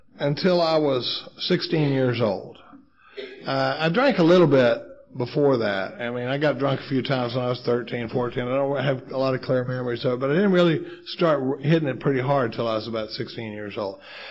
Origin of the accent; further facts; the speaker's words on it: Dallas, Texas, United States; now in Austin, United States; I grew up in Dallas, Texas. We live in Austin, Texas now.